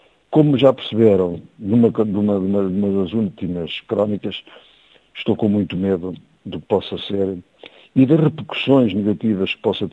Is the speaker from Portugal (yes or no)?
yes; Portugal; Como português, obviamente